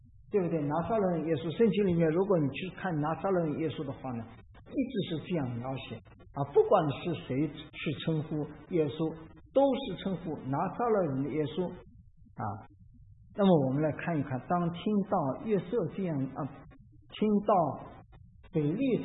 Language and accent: Chinese; Shanghai, China; 这里有上海人，我也上海人